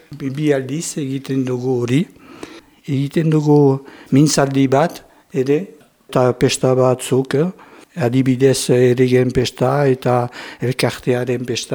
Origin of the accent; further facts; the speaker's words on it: Saint-Palais, Nouvelle-Aquitaine, France; now in Bayonne, France; Ez, Dona Paulekoa naiz.